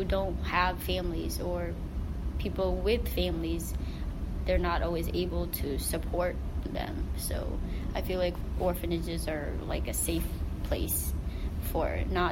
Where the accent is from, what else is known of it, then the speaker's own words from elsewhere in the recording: Timor-Leste; moved away; I spent last semester studying abroad in my home country, East Timor, or Timor-Leste. It is in Southeast Asia, north of Australia.